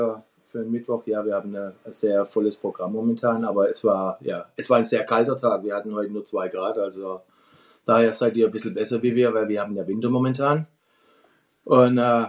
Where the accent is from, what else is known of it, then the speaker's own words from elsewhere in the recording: Kirchheim, Baden-Württemberg, Germany; Ich bin wegen seinem Schreinerbetrieb in Deutschland groß geworden. Meine Eltern hatten eine Büromöbelfabrik im Kreis Ludwigsburg in Kirchheim.